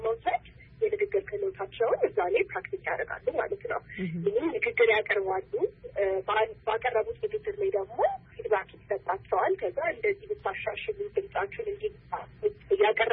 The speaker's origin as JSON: {"language": "Amharic", "region": "Addis Ababa", "country": "Ethiopia", "tie": "born or raised there", "said": "ተራው የአዲስ አበባ ነው ያደኩት።"}